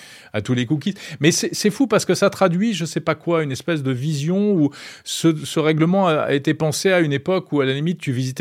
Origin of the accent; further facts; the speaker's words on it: France; Nous, on est français, on est très critiques.